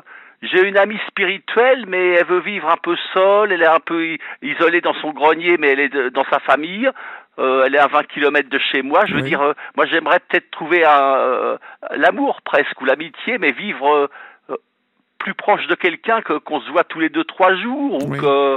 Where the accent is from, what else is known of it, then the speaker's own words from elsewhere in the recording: Nyons, Auvergne-Rhône-Alpes, France; De Nyons, dans la Drôme, Provençal.